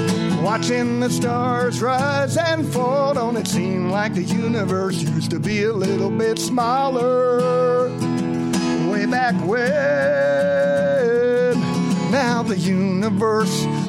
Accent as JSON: {"language": "English", "region": "Maryland", "country": "United States", "tie": "born or raised there", "also_born_or_lived": "Washington, D.C.", "said": "I was born in Washington, D.C. and mostly grew up in a Maryland suburb."}